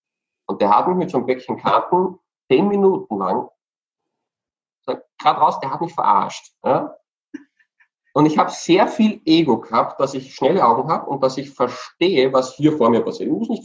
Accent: Peru; also born or lived in Andes; Ich bin auch einige Jahre als Kind im Urwald aufgewachsen, unter den Indianern in Südamerika, in Peru und den Anden.

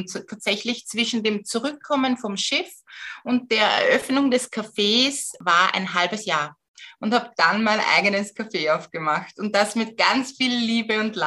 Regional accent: Vienna, Austria; in meiner Heimatstadt, also in Wien

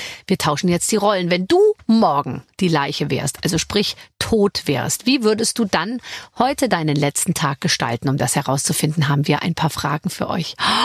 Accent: Munich, Bavaria, Germany; Ich bin ja aus München praktisch

